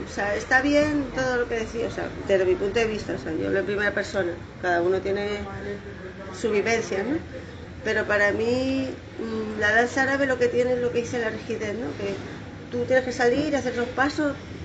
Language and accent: Spanish; Tenerife, Canary Islands, Spain; vengo de Tenerife también.